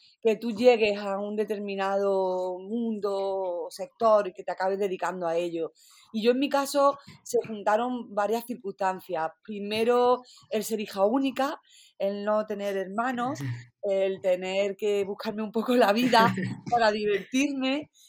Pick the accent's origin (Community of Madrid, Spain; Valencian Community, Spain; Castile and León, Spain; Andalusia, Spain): Andalusia, Spain; Archidona; yo soy de Archidona, que es un pueblo de Málaga, y en Archidona, en mi adolescencia, en los años 80, había un cine, el único cine que había en mi pueblo.